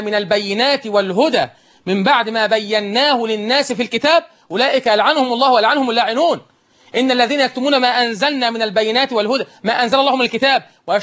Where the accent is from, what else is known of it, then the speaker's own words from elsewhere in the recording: Egypt; اللهم اجعل بلدنا مصر بلد أمن وأمان